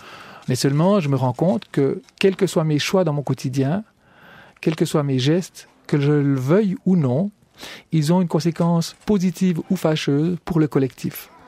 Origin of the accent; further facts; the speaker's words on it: Jura, Switzerland; now in La Chaux-de-Fonds, Switzerland; j'ai 46 ans, je suis jurassien d'origine